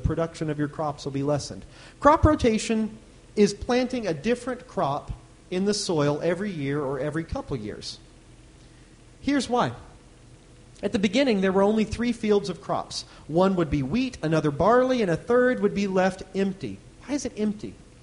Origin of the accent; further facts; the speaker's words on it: Midwest, United States; I grew up in the Midwest, so I was around a lot of farming community.